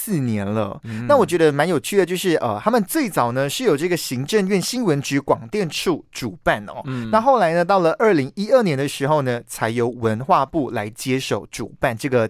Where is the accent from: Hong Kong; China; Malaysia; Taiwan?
Malaysia; 那像我们马来西亚人啊，其实我们从小到大呢，都听很多的华语流行音乐，